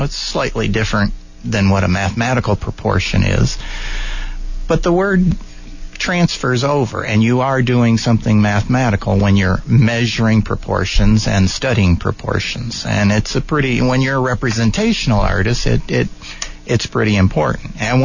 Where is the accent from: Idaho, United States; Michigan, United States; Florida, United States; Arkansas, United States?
Michigan, United States; Detroit; because growing up in Detroit, I love the cold weather, I love the snow